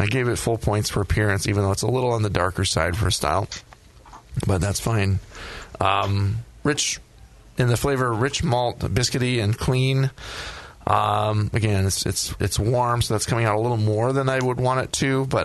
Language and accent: English; Minnesota, United States; Yeah, well, I'm from Minnesota, and it was the weirdest thing when I moved out here.